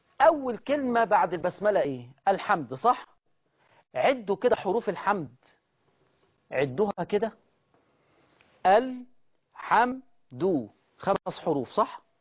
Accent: Egypt; أن يرفع عن أهل الإسلام وعن بلدنا مصر هذا الوباء والبلاء

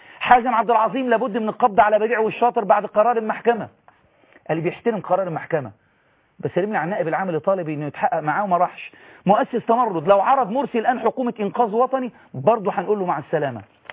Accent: Egypt

